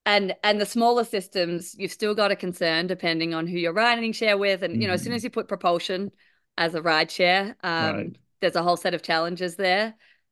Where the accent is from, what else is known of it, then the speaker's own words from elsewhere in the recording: Australia; since I grew up in Australia, as people might gather from my accent